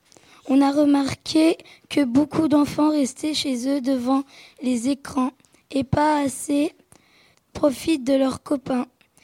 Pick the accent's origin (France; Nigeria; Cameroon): France; Saint-Nicolas-de-Port, Grand Est; j'ai 10 ans et je viens de Saint-Nicolas-de-Port.